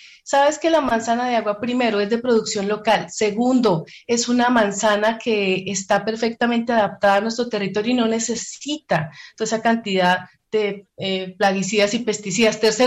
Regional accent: Santander, Colombia; Aquí, bueno, pues yo soy santandereana y el bocadillo es un dulce muy típico

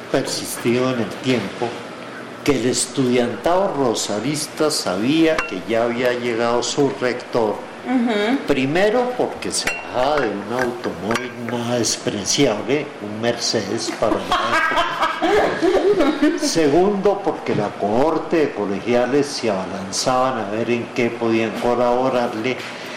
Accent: Colombia; A mí, como muchos colombianos, tuve el drama

